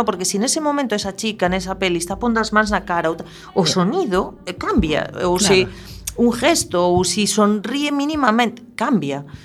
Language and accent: Galician; Galicia, Spain; accent: Galician; Tamén son moi galego falante, non 100%, pero...